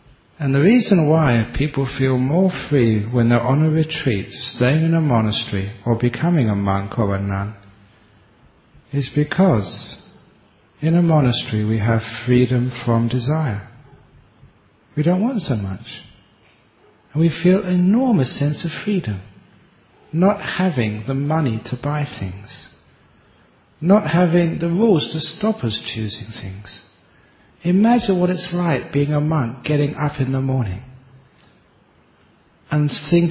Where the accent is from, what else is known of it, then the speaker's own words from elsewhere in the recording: London, United Kingdom; Remember when I grew up in London, there was only two channels, BBC and ITV.